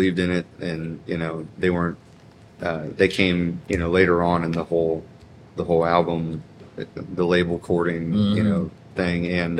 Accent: Morgantown, West Virginia, United States; I'm born and raised in Morgantown, West Virginia, and West Virginia University is our school.

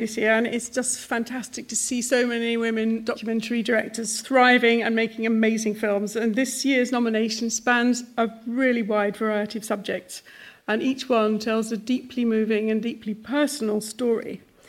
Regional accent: Netherlands; English is a second language; I grew up in Holland

